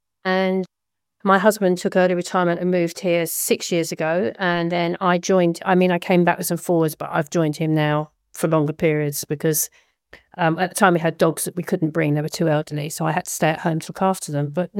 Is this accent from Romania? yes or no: no; London, United Kingdom; I'm from the UK. I'm a Londoner